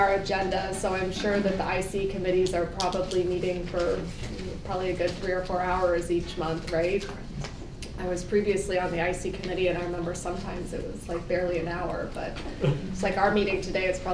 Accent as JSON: {"language": "English", "town": "Des Moines", "region": "Iowa", "country": "United States", "said": "I am from Des Moines."}